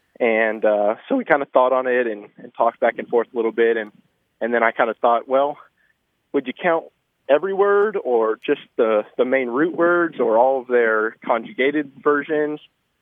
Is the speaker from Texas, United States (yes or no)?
yes; San Antonio, Texas, United States; I'm from San Antonio, Texas.